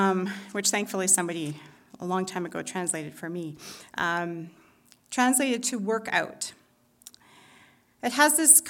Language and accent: English; Calgary, Alberta, Canada; now in Edmonton, Canada; I was born and raised in Calgary and in a Baptist Union church.